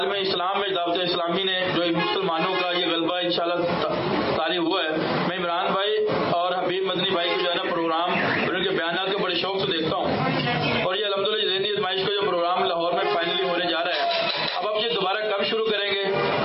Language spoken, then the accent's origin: Urdu; Dunyapur, Punjab, Pakistan; also born or lived in Mecca, Saudi Arabia; میں دنیا پور سے تعلق رکھتا ہوں، میں اکثر 10 سال سے مکہ میں مقیم تھا، تب چھوڑ کر دنیا پور میں آ کر کیبل کا کام کرتا ہوں،